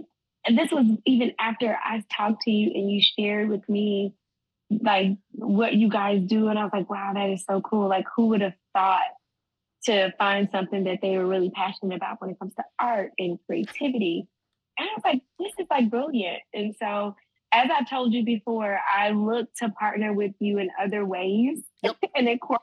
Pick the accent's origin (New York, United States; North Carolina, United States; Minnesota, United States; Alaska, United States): North Carolina, United States; Charlotte; I grew up in Charlotte, North Carolina.